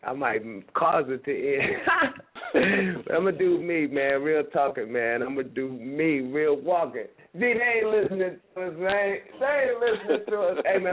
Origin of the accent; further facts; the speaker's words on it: North Las Vegas, Nevada, United States; I'm from Las Vegas, Nevada. Wait, check that. I'm from North Las Vegas, Nevada. Now, I ain't lived in North Las Vegas, Nevada in probably 20 years, man. I live in Las Vegas, Nevada.